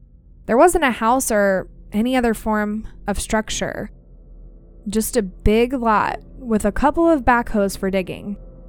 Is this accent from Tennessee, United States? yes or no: yes; Townsend, Tennessee, United States; I'm almost 60 years old, and I'm a wildlife and landscape photographer from East Tennessee. I'm from Townsend, which is located in the Smoky Mountains.